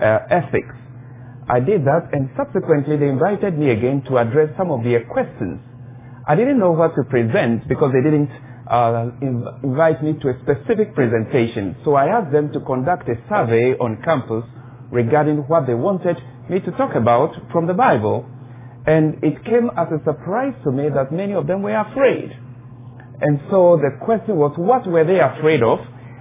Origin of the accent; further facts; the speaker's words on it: Ghana; now in United States; You can tell from my accent already I'm not an American. I'm from Ghana, West Africa, but I'm currently based in the United States